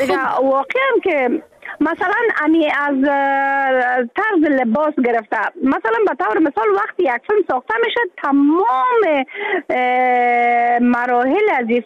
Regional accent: Afghanistan; moved away; حتی حالا که ما در بیرون از افغانستان هستم

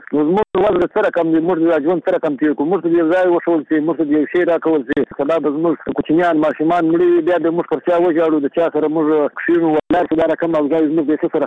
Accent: Afghanistan; موږ د افغانستان یو، که څه هم حساب دی ولې موږ سروې نه راځي؟

